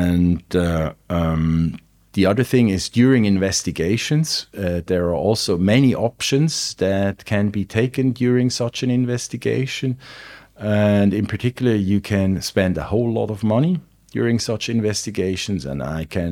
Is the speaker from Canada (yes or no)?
no; Switzerland; because I came from Switzerland